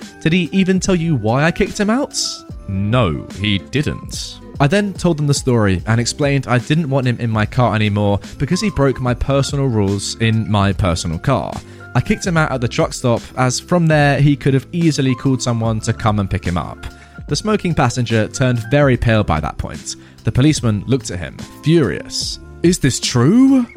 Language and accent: English; Germany; I am from Germany.